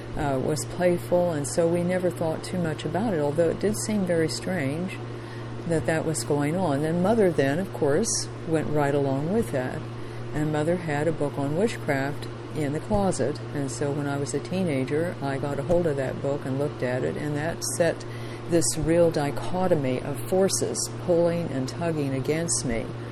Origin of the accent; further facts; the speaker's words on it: West Union, West Virginia, United States; I was raised in West Virginia and stayed there for probably about 17, 18 years.